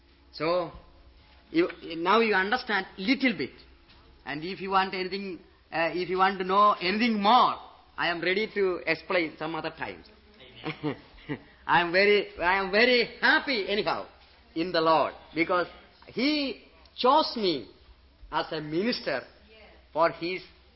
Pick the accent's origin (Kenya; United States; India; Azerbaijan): India; English is a second language; Even though I am coming from India, when I look at the churches in different parts of the world